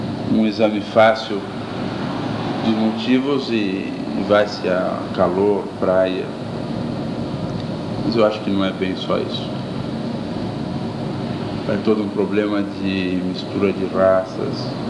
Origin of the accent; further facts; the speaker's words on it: São Paulo, Brazil; Falo um pouco como paulista que conhece superficialmente o trabalho em outras regiões do Brasil.